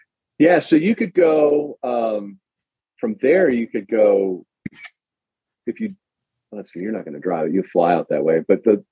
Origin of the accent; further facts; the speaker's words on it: Cleveland, Ohio, United States; born there; also born or lived in Cuyahoga Falls; So I was born in Cleveland.